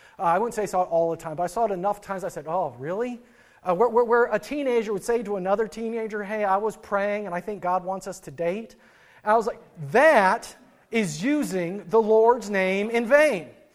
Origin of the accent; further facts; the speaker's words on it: Midwest, United States; Like I, growing up in the Midwest and hearing about early America